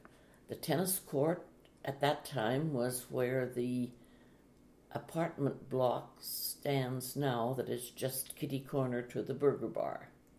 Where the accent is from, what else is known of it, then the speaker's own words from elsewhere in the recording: Athabasca, Alberta, Canada; I was born here in Athabasca. My mother remembers that the trees were out in leaf and the robins were singing. We lived in a house which has since been demolished, but would have been about 2.5 blocks north of the river on 49th Street.